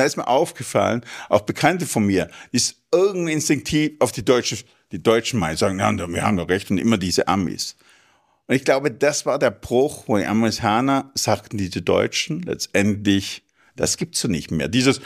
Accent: Germany; Das ist so eine, das sage ich jetzt als Deutscher, so eine Kombination zwischen Hubris und Arroganz.

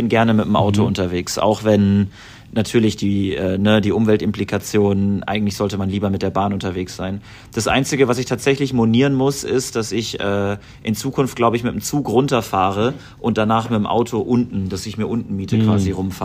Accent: Thüngersheim, Bavaria, Germany; Würzburg zu zeigen, Tüngersheim zu zeigen, sie ein bisschen mitzunehmen und ihr einfach so auch zu zeigen, wo ich groß geworden bin.

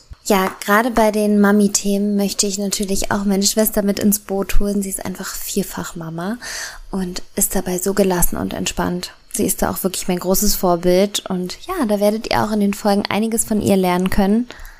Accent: Brandenburg, Germany; Wir kommen ja aus der Nähe von Berlin.

